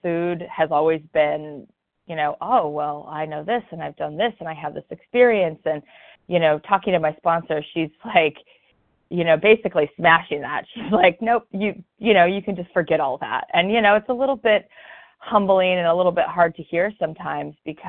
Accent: California, United States; I'm from Southern California.

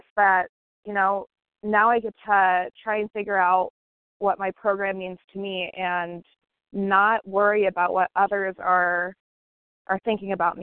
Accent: Colorado, United States; I'm from Colorado, compulsive overeater

